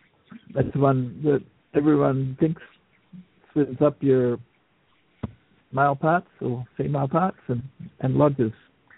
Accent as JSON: {"language": "English", "country": "Australia", "said": "I'm an Aussie."}